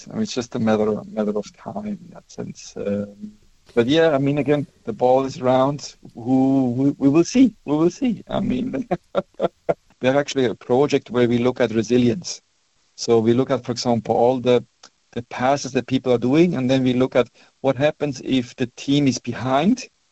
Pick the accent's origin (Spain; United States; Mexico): Spain; I grew up in Spain. I'm Swiss and I grew up in Spain, so Spain is always close to my heart in general.